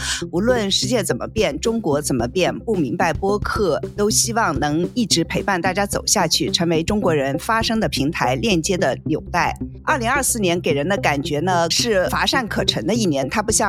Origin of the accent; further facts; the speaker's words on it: New York, United States; 华盛顿终于有了一个让我们纽约人觉得羡慕嫉妒的地方